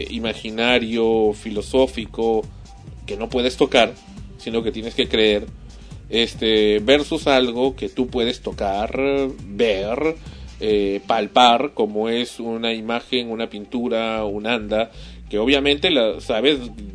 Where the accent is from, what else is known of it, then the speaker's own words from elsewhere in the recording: Barranco, Lima, Peru; he vivido desde mi niñez siempre en Barranco, que es cerca de Surco Pueblo